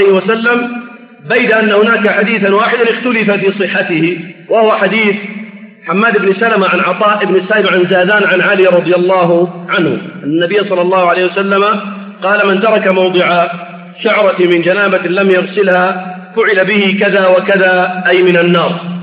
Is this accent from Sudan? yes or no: yes; Sudan; عندنا في السودان مثلا تسمى بالمشاط مثلا أو بالمسايل تشد على الرأس